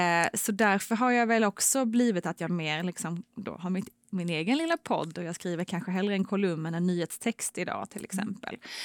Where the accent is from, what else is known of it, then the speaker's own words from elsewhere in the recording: Älmhult, Kronoberg County, Sweden; jobbade på IKEA naturligtvis, jag är från Älmhult.